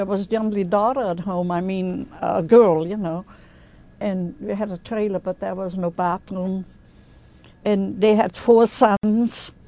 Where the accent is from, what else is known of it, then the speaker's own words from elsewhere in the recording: Austria; first language German; English is a second language; 58 years old. So he wouldn't let me talk German. I talk German, though I'm from Austria, they talk German.